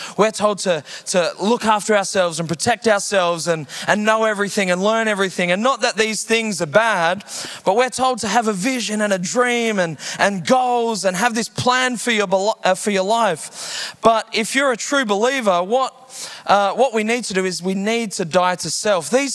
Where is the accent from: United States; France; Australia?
Australia; Heathridge, Western Australia; also born or lived in Joondalup; I grew up in Heathridge, just the suburb down, 6027. That's my... I was born in Joondalup Hospital when it was called Wanneroo Hospital.